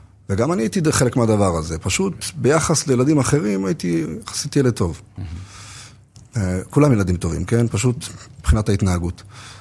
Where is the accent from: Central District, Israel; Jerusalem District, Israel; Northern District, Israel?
Central District, Israel; Kfar Saba; טוב, תראה, בגדול, אני גדלתי בכפר סבא.